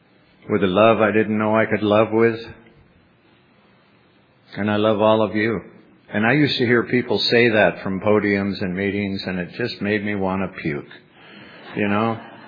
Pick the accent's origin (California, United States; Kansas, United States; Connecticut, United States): California, United States; San Jose; now in Paso Robles, United States; It's amazing how we ended up in Paso Robles. I was from San Jose. I had moved there in 1972